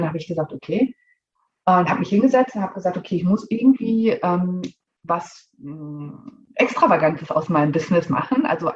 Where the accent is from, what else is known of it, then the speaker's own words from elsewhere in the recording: Hesse, Germany; Ich bin 41 Jahre alt, alleinerziehende Mama aus der Nähe von Frankfurt.